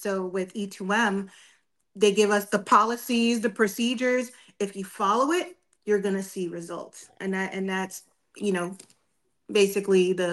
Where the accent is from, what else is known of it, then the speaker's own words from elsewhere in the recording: Georgia, United States; born there; I was born in Georgia, served in the military for 20 years. Now I live in Georgia with my 11-year-old son